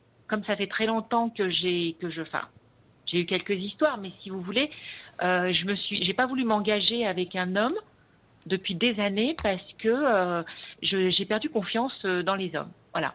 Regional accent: Nevers, Bourgogne-Franche-Comté, France; born there; moi, je suis née à Nevers, je suis une amoureuse de Nevers. Enfin, j'ai quitté Nevers pour le travail, pour les études, et je suis revenue sur mes terres, ça va faire bientôt 3 ans

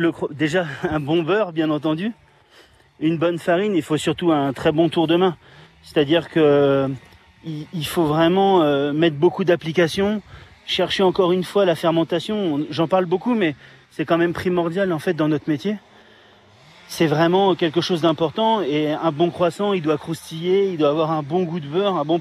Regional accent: France; chez nous en France

